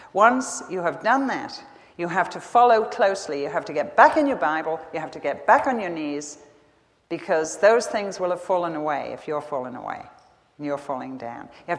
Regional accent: England, United Kingdom; Actually, she put one more little thing in there because I'm English.

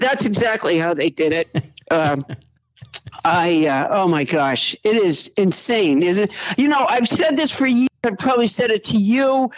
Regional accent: Massachusetts, United States; I still recall from being a kid growing up in Massachusetts

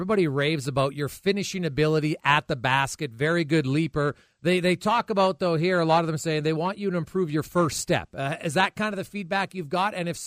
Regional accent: Canada; I think as Canadian guys, we're watching more and more of the Canadians succeed.

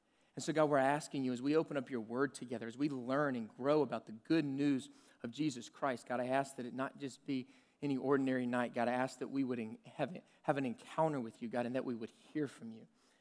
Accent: South Carolina, United States; I grew up in South Carolina

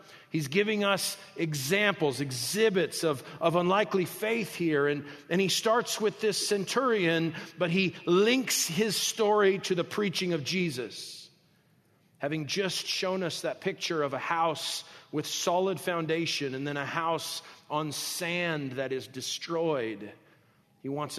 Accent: Albuquerque, New Mexico, United States; also born or lived in Rapid City; I'm from Albuquerque, I would say. If you ask me where I'm from, what's my hometown? And you would shrink back in fear and trepidation. But that's not where I was born. I was born in Rapid City, South Dakota.

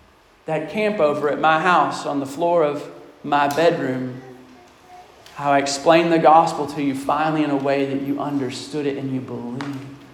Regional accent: United States; a dear friend by the name of Sean, who I grew up with in Woodford County and saw come to faith.

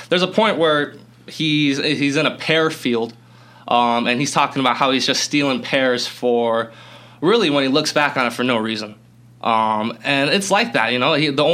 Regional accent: Boulder, Colorado, United States; And I grew up in Colorado, in Boulder, Colorado. And so over there, we have a milk delivery

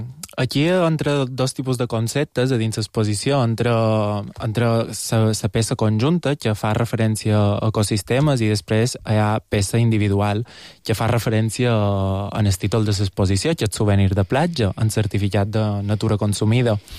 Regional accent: Porto Colom, Balearic Islands, Spain; Soc de Porto Colom i vaig molt a Sallà

